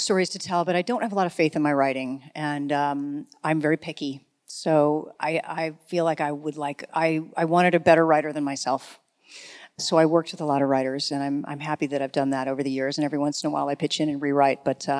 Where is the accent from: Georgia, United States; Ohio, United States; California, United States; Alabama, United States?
California, United States; Hollywood; I lived in, I grew up in Hollywood, so I grew up not far from Hollywood Boulevard, so couldn't have been raunchier.